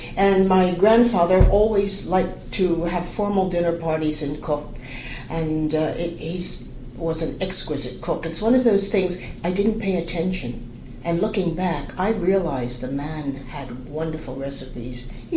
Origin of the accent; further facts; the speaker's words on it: Chestnut Hill, Pennsylvania, United States; born there; I was born in Chestnut Hill, PA, 1937, and that's where my grandparents lived, and my mother.